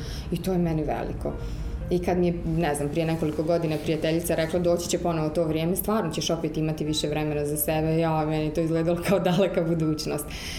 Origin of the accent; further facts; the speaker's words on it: Kupres, Federation of Bosnia and Herzegovina, Bosnia & Herzegovina; bili smo locirani na Kupresu, odakle sam ja porijeklom